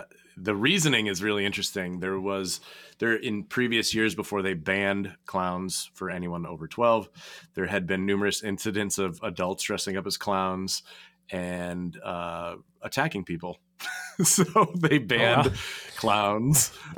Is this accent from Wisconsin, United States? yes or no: yes; Milwaukee, Wisconsin, United States; I grew up in Milwaukee, and up there, it's always the Saturday closest to Halloween.